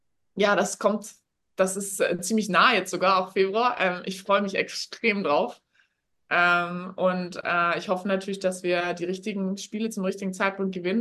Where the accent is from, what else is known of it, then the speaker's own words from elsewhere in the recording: Bavaria, Germany; wenn du als Bayer davor stehst, dann sagst du natürlich, nee, kann sie nicht. Aber also im Rest von Deutschland weiß nicht, ob die da den Unterschied erkennen.